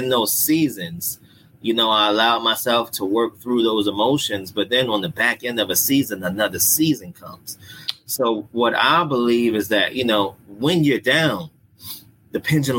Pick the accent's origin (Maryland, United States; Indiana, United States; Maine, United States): Maryland, United States; Baltimore; I grew up in Baltimore City. I'm a Northeast inner city Baltimore guy raised in a single parent household.